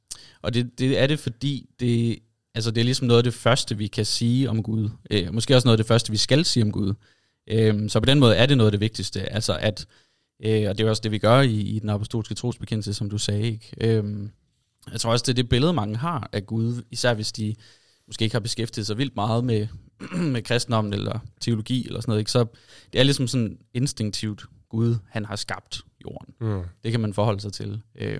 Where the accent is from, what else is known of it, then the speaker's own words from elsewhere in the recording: Børkop, Region of Southern Denmark, Denmark; Jeg er fra Børkop.